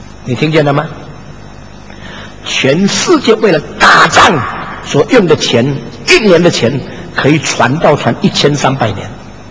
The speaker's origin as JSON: {"language": "Chinese", "country": "China", "lives_now": "Indonesia", "said": "我是中国人住在印尼"}